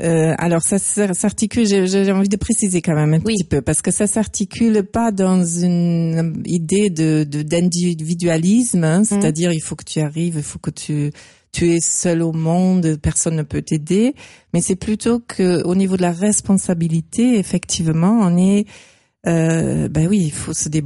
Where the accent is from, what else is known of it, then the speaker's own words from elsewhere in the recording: Northern Germany, Germany; moved away as an adult; now in France; quand je suis arrivée ici en France. Donc, j'étais jeune, j'avais 19 ans. Je venais de l'Allemagne du Nord. J'arrive ici dans le Sud